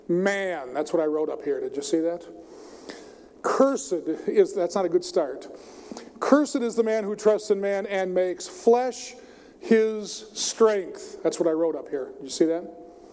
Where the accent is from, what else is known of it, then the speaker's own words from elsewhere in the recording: Michigan, United States; I grew up in West Michigan in a farming community.